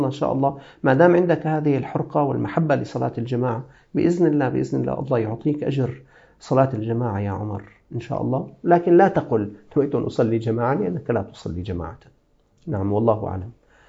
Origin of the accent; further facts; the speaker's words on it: Syria; عندنا في سوريا كان في هذا العام يقدر ب3500 ليرة سورية